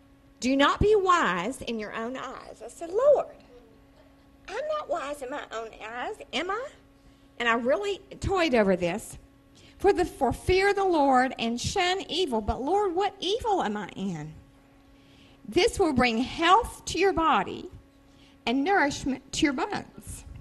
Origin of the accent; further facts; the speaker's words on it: Brenham, Texas, United States; from Brenham.